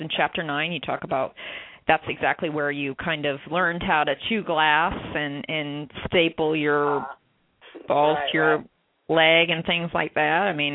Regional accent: Florida, United States; Because I'm actually from Florida, so I'm pretty familiar with that clown school that you went to.

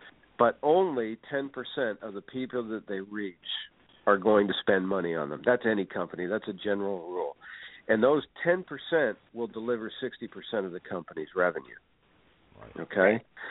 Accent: Canada; I'm from Canada originally, so I know, and I worked in radio there.

